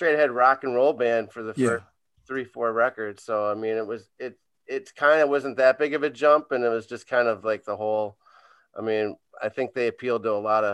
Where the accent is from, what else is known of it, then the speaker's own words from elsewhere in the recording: St. Louis Park, Minnesota, United States; also born or lived in Edina; I'm from Minneapolis or St. Louis Park in Edina. I grew up there. And so I lived in Minnesota my whole life.